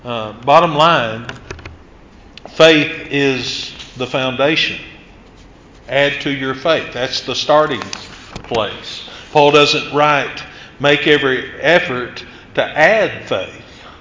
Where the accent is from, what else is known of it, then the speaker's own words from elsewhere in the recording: Hilton, Oklahoma, United States; moved away; also born or lived in Lafayette, Louisiana; Now, growing up in Hilton, Oklahoma, I never remember needing a map. In that area of the county, the roads went east and west and north and south. Now, in August of 91, I moved to Lafayette, Louisiana